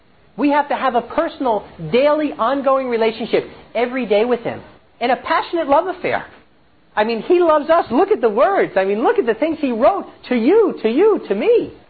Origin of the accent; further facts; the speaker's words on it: United States; One thing that shocked me being in Israel is I realized growing up in America